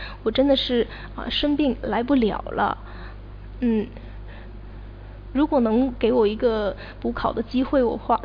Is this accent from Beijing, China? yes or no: no; Guangdong, China; 我是潮汕人，所以我们每年的春节呢，和别的地区有一些不同的地方